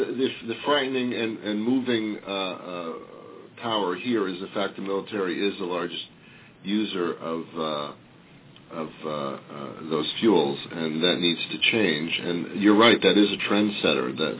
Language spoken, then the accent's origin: English; Teaneck, New Jersey, United States; I'm from Teaneck.